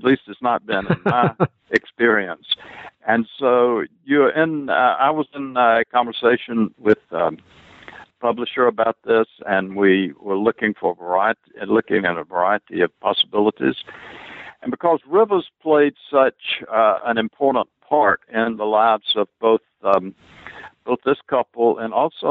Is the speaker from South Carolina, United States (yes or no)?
yes; South Carolina, United States; Well, I grew up in South Carolina, which is John Layton Wilson's, it was his home state.